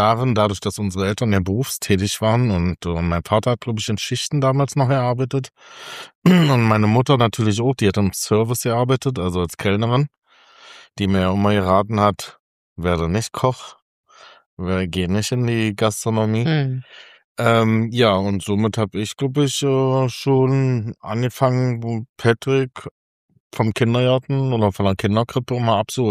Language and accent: German; East Germany, Germany; born there; Wir sind beide in der DDR geboren.